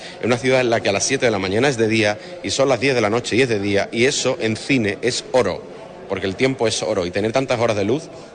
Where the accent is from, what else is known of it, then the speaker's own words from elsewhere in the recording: Huelva, Andalusia, Spain; oye, Dani, yo soy de Huelva también, como usted o como tú